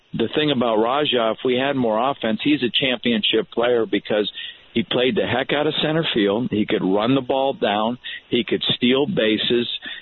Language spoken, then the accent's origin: English; Connecticut, United States; you know, I grew up in Connecticut, but he actually went to the same high school that my mom went to when she left Brooklyn and moved out to Connecticut.